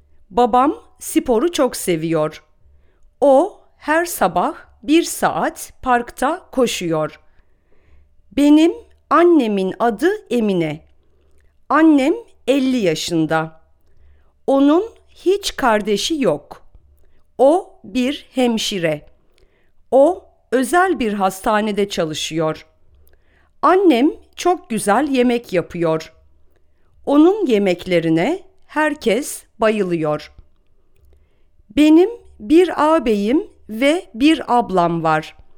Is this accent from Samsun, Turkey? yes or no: yes; Samsun, Turkey; now in Istanbul, Turkey; Ben 19 yaşındayım. Samsunluyum. İstanbul Üniversitesi'nde Kimya Mühendisliği bölümünde okuyorum. Şimdi 2. sınıftayım. Benim ailem Samsun'da yaşıyor.